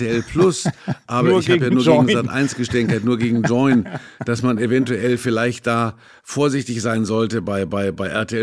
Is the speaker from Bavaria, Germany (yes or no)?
yes; Kulmbach, Bavaria, Germany; Ich würde jeden normalen Menschen betrügen, aber nicht in Kulmbach, in meiner Heimatstadt.